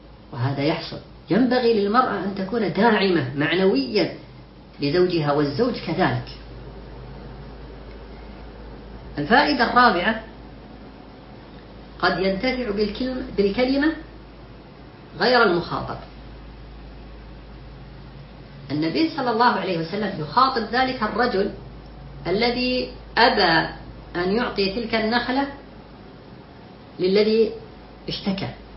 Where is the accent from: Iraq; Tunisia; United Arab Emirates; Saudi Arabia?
United Arab Emirates; وهي موجودة عندنا في الإمارات